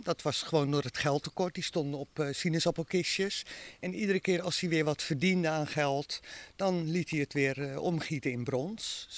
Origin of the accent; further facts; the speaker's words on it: Grootschermer, North Holland, Netherlands; born there; Ik ben hier ook geboren op Grootschermen.